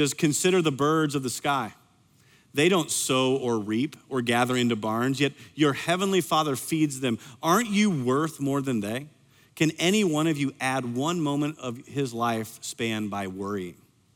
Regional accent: Iowa, United States; I grew up in Iowa. I don't know lions.

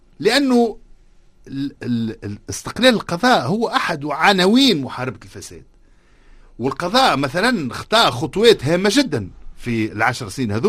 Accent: Tunisia; انا كمواطن تونسي

